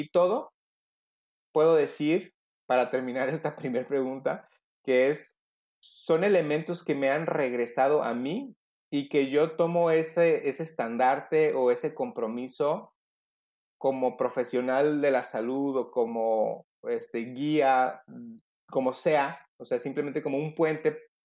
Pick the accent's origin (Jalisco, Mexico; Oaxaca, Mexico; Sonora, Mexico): Sonora, Mexico; Hermosillo; Y nos regresamos justo antesito de la pandemia a Hermosillo. Yo soy acá de Hermosillo, Sonora, y estoy por lo pronto acá.